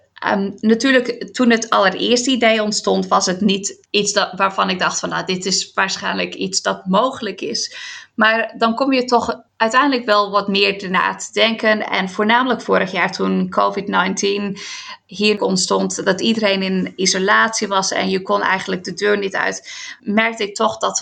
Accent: Netherlands; als een typische Nederlander, ben ik nog steeds iedere dag aan het fietsen.

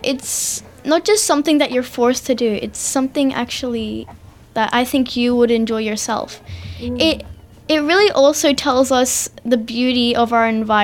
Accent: Sydney, New South Wales, Australia; I am 10 years old. I am from Sydney, Australia.

